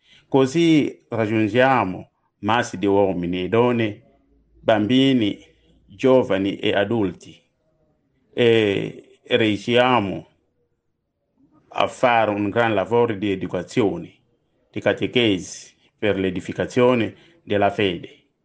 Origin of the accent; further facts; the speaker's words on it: DR Congo; vi saluto cordialmente dalla Repubblica Democratica del Congo. Vi saluto anche da parte degli ascoltatori di Radio Maria nel mio paese.